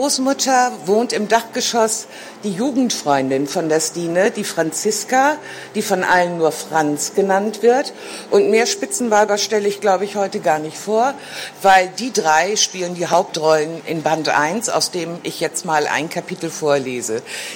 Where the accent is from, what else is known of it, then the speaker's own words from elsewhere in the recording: Hamburg, Germany; Also, die Spitzenweiber spielen in Hamburg, in meiner Heimatstadt.